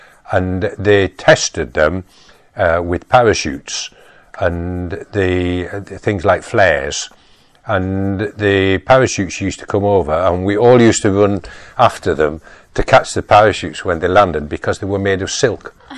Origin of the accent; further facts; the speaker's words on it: Huddersfield, Yorkshire and the Humber, United Kingdom; I grew up in Huddersfield in Yorkshire.